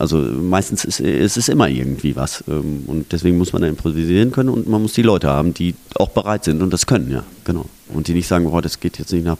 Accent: Münster, North Rhine-Westphalia, Germany; born there; Ich komme gebürtig aus Münster, das war auch nicht so weit.

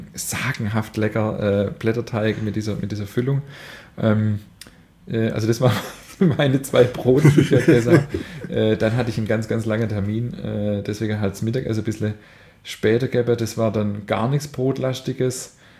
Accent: Baden-Württemberg, Germany; accent: Swabian; Also ich habe halt einen schwäbischen Dialekt und du auch.

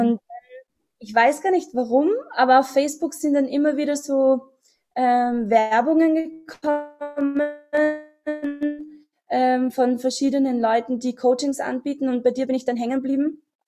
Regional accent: Austria; ich komme aus Österreich, das hört man wahrscheinlich

